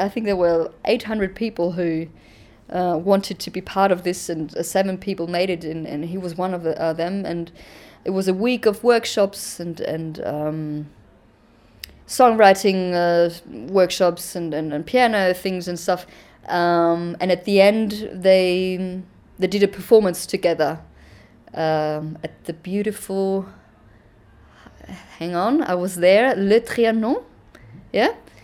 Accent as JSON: {"language": "English", "town": "Graz", "region": "Styria", "country": "Austria", "said": "No, I'm not. I'm from Austria, from Graz."}